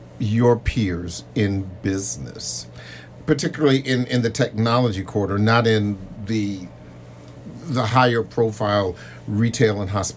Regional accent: Maryland, United States; I grew up in Prince George's.

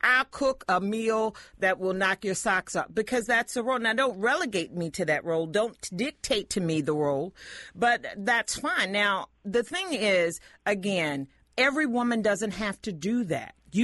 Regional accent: North Carolina, United States; I'm from North Carolina, and I told people on this station before, I believe in roles

